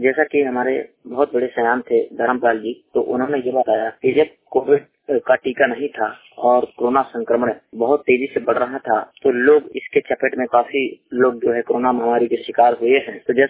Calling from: Uttar Pradesh, India; मैं श्रमिक वाणी रिपोर्टर … लाबामा उत्तर प्रदेश से।

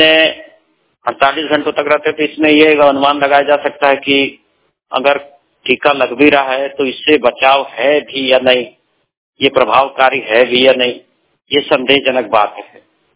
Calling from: Dhanbad, Jharkhand, India; जिला धनबाद, राज्य झारखंड से

